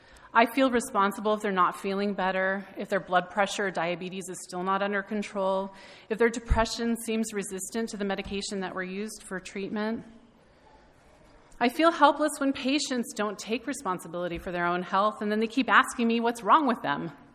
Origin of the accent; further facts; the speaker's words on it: Washington, United States; I grew up in the Puget Sound in Washington State, and my grandparents lived on Whidbey Island.